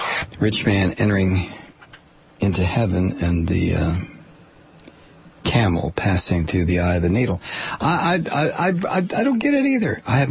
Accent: Toledo, Ohio, United States; I am from Ohio. Shudder. I am from Toledo, Ohio. Double shudder. It was a great place when I was a kid growing up.

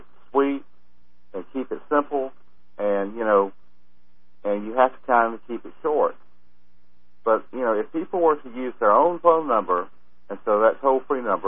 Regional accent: Deep South, United States; I know I come from the Deep South, but where I was brought up, we were always pretty succinct and to the point.

